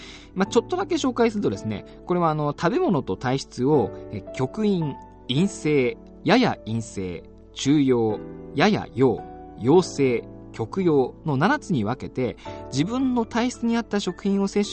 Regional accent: North Kanto, Japan; born there; 僕まあ北関東の生まれなので、子供の頃に結構しょっぱいものを食べた自覚があるんですよ。

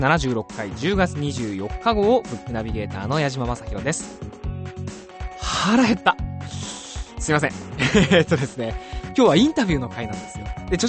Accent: Saitama, Japan; それと同様に僕地元埼玉なんです

